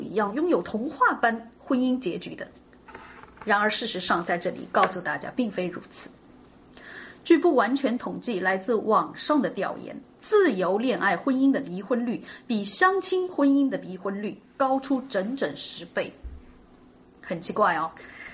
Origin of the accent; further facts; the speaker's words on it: China; 我们中国人常说一结婚之后才会发现，哇，一切的东西无非就是柴米油盐酱醋茶。